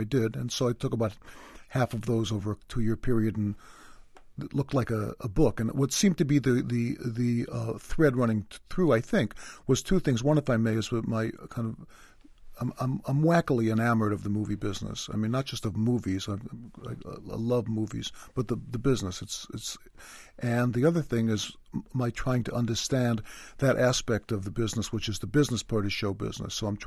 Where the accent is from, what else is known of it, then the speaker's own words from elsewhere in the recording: Chicago, Illinois, United States; coming from myself being a Chicagoan and she being a Chicagoan, it's very high praise indeed. And when I was coming up, the people who influenced me were the populist, the Midwestern writers